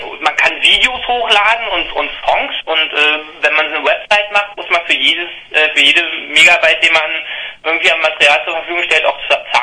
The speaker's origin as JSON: {"language": "German", "region": "Berlin", "country": "Germany", "said": "Wir sind aus Berlin, ganz genau."}